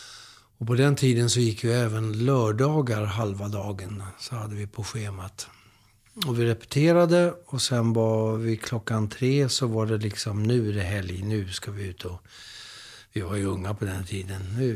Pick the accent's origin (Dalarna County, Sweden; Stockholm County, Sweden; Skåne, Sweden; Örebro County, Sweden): Stockholm County, Sweden; Södertälje; born or raised there